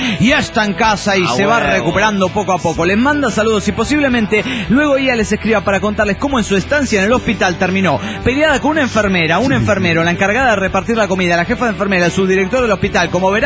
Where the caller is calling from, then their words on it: Bogotá, Colombia; de Bogotá, Colombia, desde Colombia, la primera vez en esta emisora